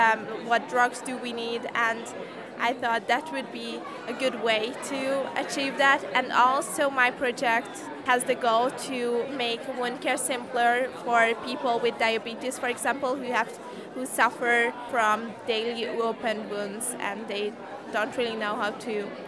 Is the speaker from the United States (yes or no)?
no; Budapest, Hungary; Yeah, I'm from Hungary. I'm from Budapest, actually.